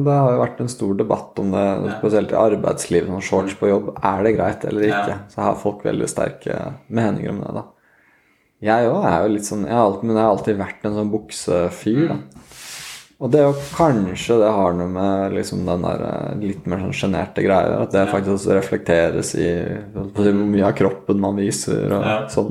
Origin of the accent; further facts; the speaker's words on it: Lillehammer, Innlandet, Norway; sånn på 90-tallet og sånn da jeg vokste opp på Lillehammer, det var jo veldig sånn, dørene stod liksom åpne